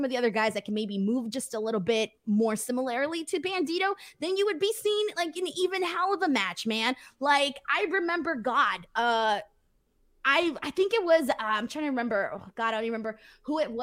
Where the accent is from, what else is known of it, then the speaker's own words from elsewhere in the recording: Bell Gardens, California, United States; where I grew up in Bell Gardens here in California. And it is a very like Hispanic area. Obviously, I'm Mexican and all of that.